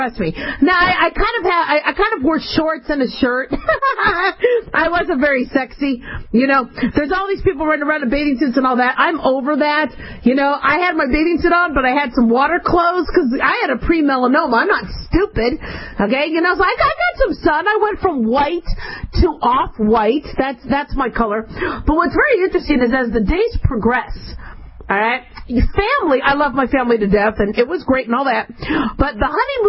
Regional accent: Las Vegas, Nevada, United States; I'm from Vegas. We are the … impersonator capital of the world.

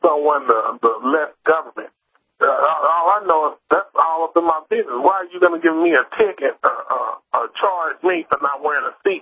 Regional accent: Indianapolis, Indiana, United States; I grew up here in Indy. Matter of fact, I'm just a few blocks away from the original church that Jim Jones pastored.

